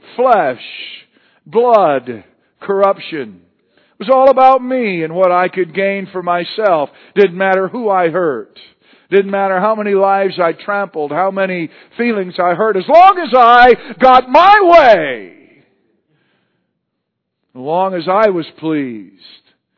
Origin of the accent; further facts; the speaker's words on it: Montana, United States; When I was growing up in Montana, we never even locked the front door.